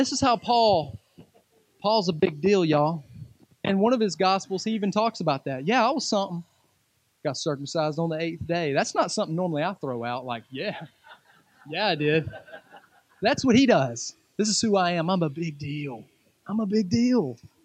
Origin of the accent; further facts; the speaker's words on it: Wilson, North Carolina, United States; now in Rocky Mount, United States; I wouldn't be in Rocky Mount if it weren't for Jesus. I grew up in Wilson down the road.